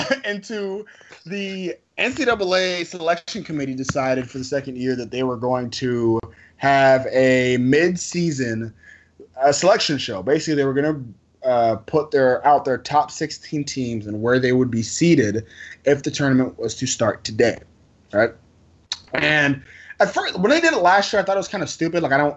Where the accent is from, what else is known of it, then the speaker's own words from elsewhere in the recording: Houston, Texas, United States; I grew up playing football in Houston